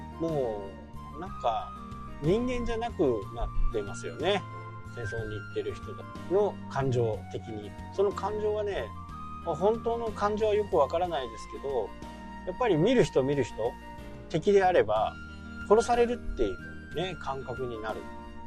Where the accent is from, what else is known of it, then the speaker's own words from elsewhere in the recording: Hokkaido, Japan; 私たち北海道民はいつね被害が来てもおかしくない